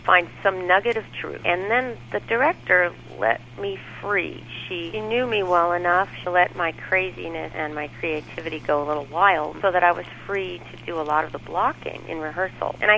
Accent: Oakland, California, United States; also born or lived in East Bay; Yeah, I was. I was actually born in Oakland. Lived in Oakland for a few years, and then parents moved to the East Bay. That's where I went until high school.

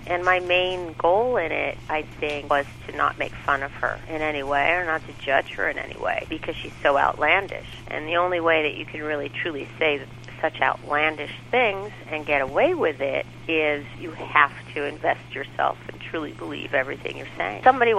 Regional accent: Oakland, California, United States; also born or lived in East Bay; Yeah, I was. I was actually born in Oakland. Lived in Oakland for a few years, and then parents moved to the East Bay. That's where I went until high school.

